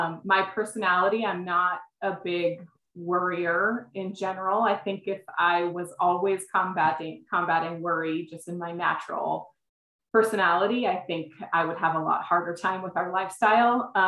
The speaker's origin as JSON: {"language": "English", "town": "San Diego", "region": "California", "country": "United States", "tie": "born or raised there", "said": "I was raised in San Diego, so I was outside a lot, but I was definitely not raised in the outdoors as I would say that my kids are."}